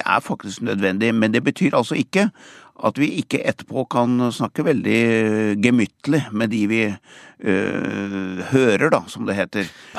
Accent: Lier, Buskerud, Norway

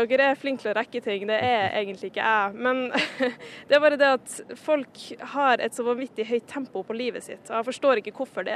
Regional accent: Tromsø, Troms, Norway; now in Oslo, Norway; Jeg kommer egentlig fra Tromsø, men nå jeg I Oslo.

